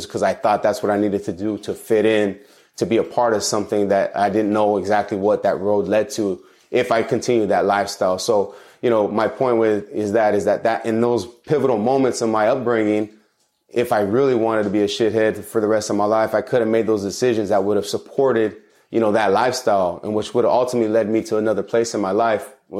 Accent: Pomona, California, United States; Yeah, so born and raised in Pomona, California, which is, you know, not far from here, and grew up in a pretty warm household, supportive household, I would say.

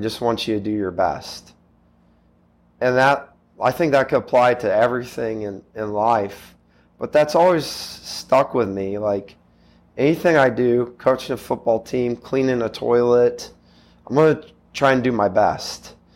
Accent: Drexel, Missouri, United States; Growing up in Drexel, you know, playing Adrian, there's always that rivalry

